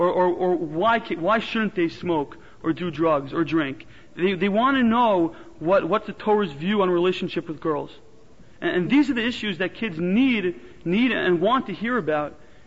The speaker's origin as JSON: {"language": "English", "town": "Queens", "region": "New York", "country": "United States", "tie": "born or raised there", "also_born_or_lived": "Teaneck", "said": "I grew up in Queens and then in Teaneck as a congregant at Przanski Shuls."}